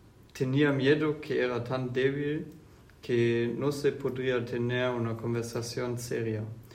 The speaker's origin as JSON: {"language": "Spanish", "town": "Medellín", "region": "Antioquia", "country": "Colombia", "tie": "born there", "said": "nací en Medellín, en Colombia"}